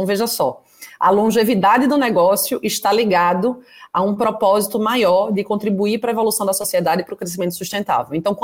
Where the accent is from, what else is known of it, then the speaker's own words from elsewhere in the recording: Brazil; que nos enche de orgulho, né, como brasileiros